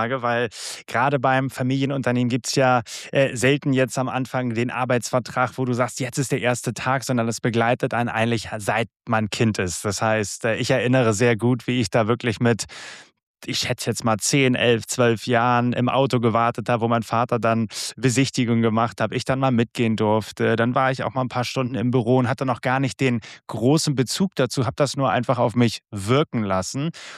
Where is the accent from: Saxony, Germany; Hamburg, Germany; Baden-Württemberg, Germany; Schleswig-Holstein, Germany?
Hamburg, Germany; born there; hier in Hamburg geboren, mittlerweile 34 Jahre alt